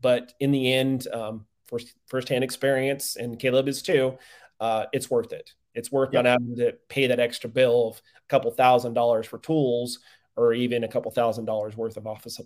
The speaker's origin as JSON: {"language": "English", "region": "Montana", "country": "United States", "lives_now": "Texas, United States", "said": "And I didn't meet that criteria because I'm from Eastern Montana. So my MEPS is up there in Montana. So I became a Texas resident after being here for about 10 years."}